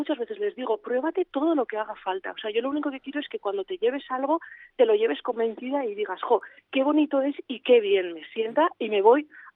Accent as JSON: {"language": "Spanish", "town": "San Sebastián", "region": "Basque Country", "country": "Spain", "tie": "born or raised there", "said": "yo soy del Antiguo de toda la vida"}